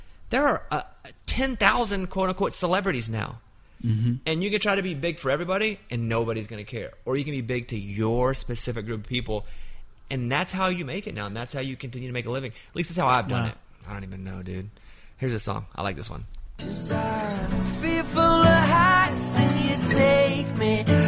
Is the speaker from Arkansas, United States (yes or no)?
yes; Arkansas, United States; And two, I'm from Arkansas.